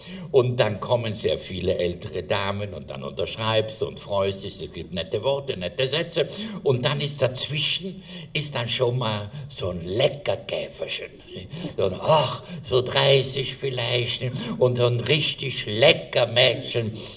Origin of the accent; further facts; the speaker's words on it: Trentino-Alto Adige, Italy; ich komme ja aus Südtirol, wie Sie wissen